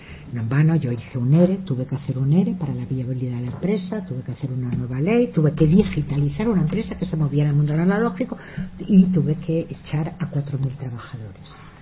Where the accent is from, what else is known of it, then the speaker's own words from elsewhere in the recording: Catalonia, Spain; precisamente soy catalana, y por qué hablo el catalán